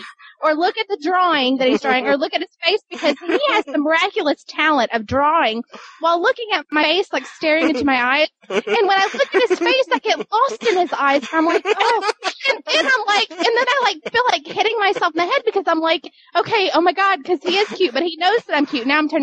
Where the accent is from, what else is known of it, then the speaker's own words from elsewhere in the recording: England, United Kingdom; accent: English; that's how I would say it with my English accent, and no, I will not bust out my French accent